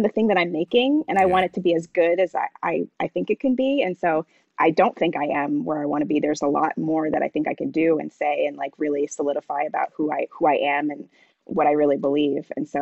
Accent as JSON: {"language": "English", "country": "Jamaica", "said": "and then I'm Jamaican. So I wasn't born here. So I'm an immigrant."}